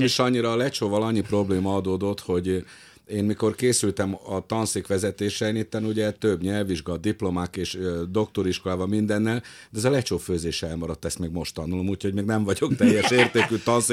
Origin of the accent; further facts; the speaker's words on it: Hungary; Hát magyar vagyok